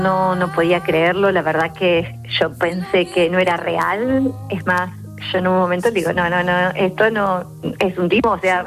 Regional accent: Argentina; now in Spain; Somos argentinos, vinimos ya va a ser 8 años aquí a España, y esto en Argentina no suele ser.

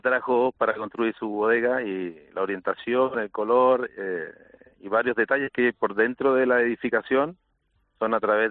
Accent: Chile; Pero y yo soy de Chile, o sea que es como... Fíjate. Estamos de todos lados aquí.

